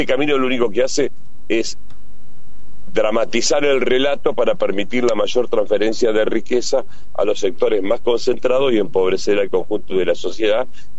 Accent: Argentina; como argentino

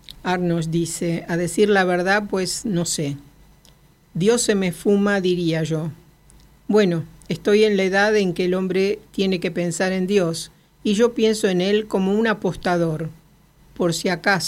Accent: Prague, Czechia; Al averiguar que soy oriundo de Praga, preguntó, ¿tienes un reloj?

